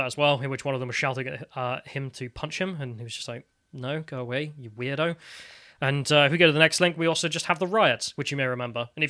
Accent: England, United Kingdom; As an English person, this is imperialism upon my lands by some foreign ideology and foreign man.

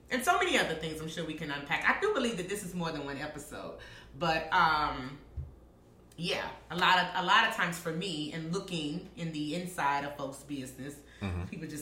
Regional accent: the South, United States; And the most offensive thing is to walk into somebody's house as a Southerner and they offer you food and you don't take it.

